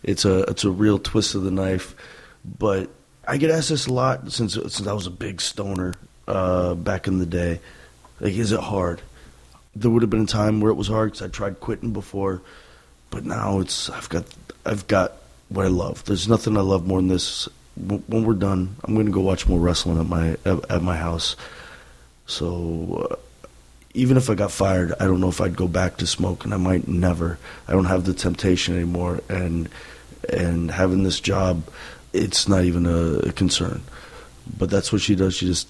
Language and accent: English; Washington, United States; So I grew up in Washington State, and all we had was WWF on TV.